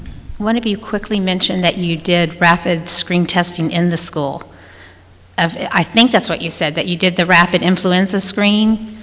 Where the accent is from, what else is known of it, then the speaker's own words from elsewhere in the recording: Baton Rouge, Louisiana, United States; I'm from Baton Rouge, Louisiana.